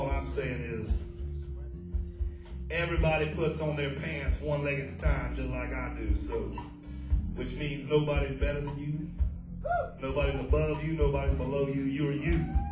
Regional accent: Florida, United States; I'm from Florida. I don't sweat.

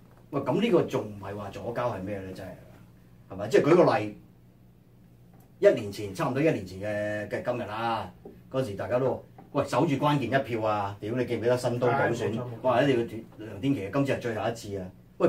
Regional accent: United States; 因為我美國人喺美國

